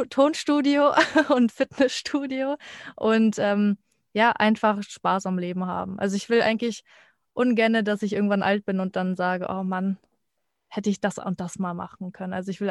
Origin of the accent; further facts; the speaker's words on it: Münster, North Rhine-Westphalia, Germany; also born or lived in France / Berlin; Also ich bin ja in Frankreich geboren, da hatten wir schon einen Labrador oder zwei Labradore. Dann in Münster und Berlin hatten wir auch einen Labrador